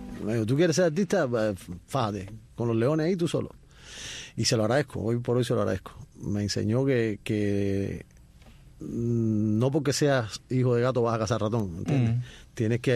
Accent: Havana, Cuba; Soy de Vedado, de Vedado. No tengo nada que ver con el campo

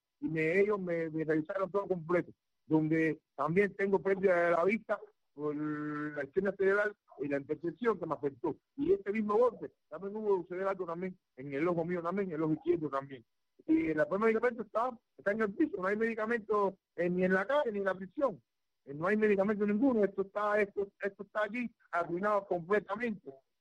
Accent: Cuba; he dado paso frente como un cubano y lo seguiré dando por la libertad del pueblo de Cuba.

